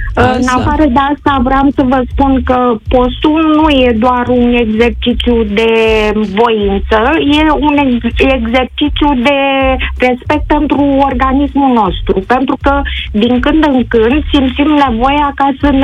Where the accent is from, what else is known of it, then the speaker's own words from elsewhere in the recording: Buzău, Buzău County, Romania; sunt din Buzău.